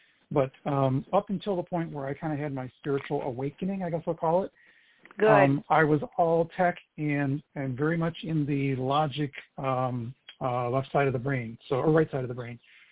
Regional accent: Grand Rapids, Michigan, United States; I'm from Grand Rapids, so I'm just down the street from you.

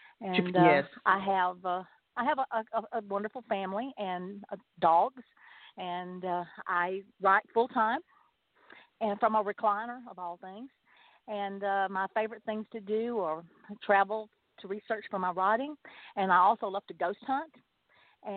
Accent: Texas, United States; I am from East Texas, and I have spent a lot of time in Louisiana.

